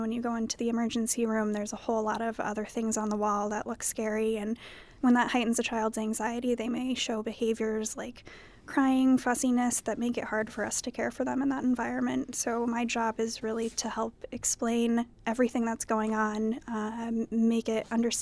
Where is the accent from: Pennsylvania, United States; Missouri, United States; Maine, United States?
Maine, United States; also born or lived in Boston; I'm originally from Maine. I studied in Boston for a while and worked down there for a little bit.